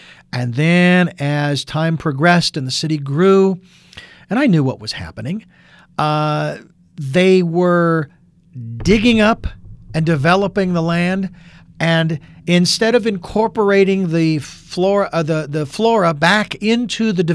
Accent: Phoenix, Arizona, United States; my hometown of Phoenix, Arizona, and when I grew up, we had what they would call the monsoon that would roll through.

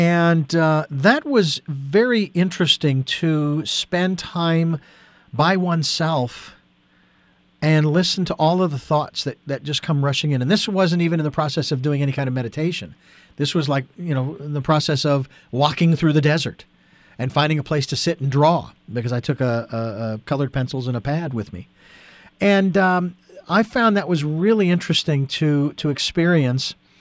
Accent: Phoenix, Arizona, United States; I actually went to a retreat center north of Phoenix, my hometown, Phoenix

